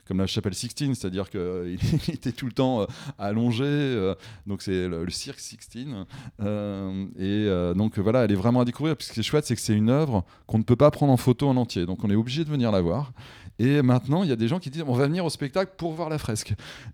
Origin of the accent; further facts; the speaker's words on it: Rennes, Brittany, France; Je suis originaire de Rennes.